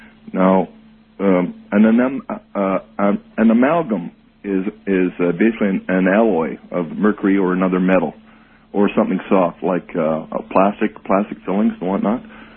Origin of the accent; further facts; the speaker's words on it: Canada; No, I'm a Canadian dentist.